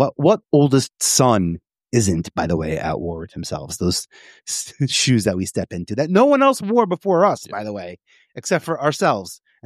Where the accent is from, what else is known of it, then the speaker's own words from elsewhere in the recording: Staten Island, New York, United States; accent: Staten Island; And also I lost my Staten Island accent in like 2 months. I went home freshman year for different Thanksgiving. I was like, wait, we really sound like this?